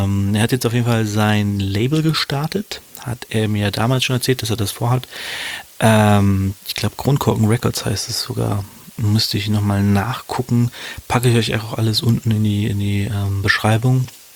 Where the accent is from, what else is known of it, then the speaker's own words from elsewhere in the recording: Hanover, Lower Saxony, Germany; zwei Rappern, die auch aus meiner Heimat kommen, aus meiner Heimatstadt Hannover